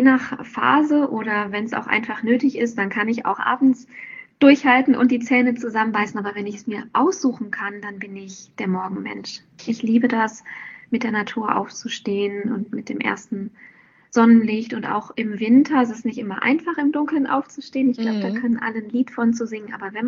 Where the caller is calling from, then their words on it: Cologne, North Rhine-Westphalia, Germany; Ja, ich bin jetzt aus Köln zugeschaltet.